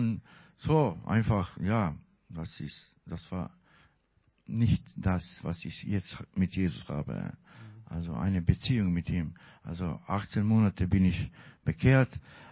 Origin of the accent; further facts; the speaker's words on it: Croatia; German is a second language; now in Germany; In meine Heimatstadt ist Kroatien, damals war Krieg.